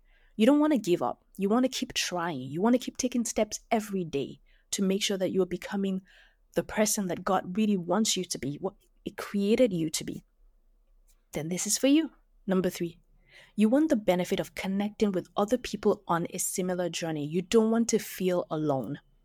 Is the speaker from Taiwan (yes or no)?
no; Lagos, Nigeria; I was born and raised in Lagos, Nigeria.